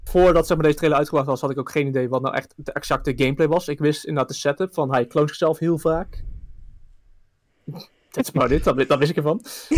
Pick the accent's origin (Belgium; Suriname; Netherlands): Netherlands; En ik ben Nederlander, dus ik heb die ook op de kop getikt.